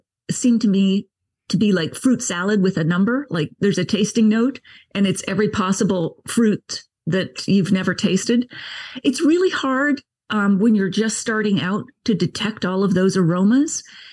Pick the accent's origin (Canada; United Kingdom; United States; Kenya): Canada; Nova Scotia; I grew up on the East Coast, Nova Scotia, and it was beer and whiskey on the table.